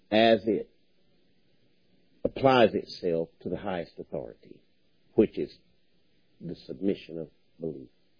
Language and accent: English; United States; I'm American, I call them laboratories.